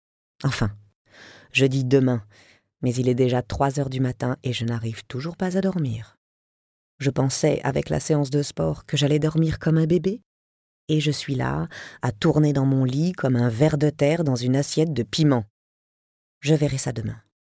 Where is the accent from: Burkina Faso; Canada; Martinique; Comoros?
Burkina Faso; French is a second language; now in France; Artiste française d'origine burkinabé, imposant peu à peu mon français bizarre et mon gros accent sur les scènes de France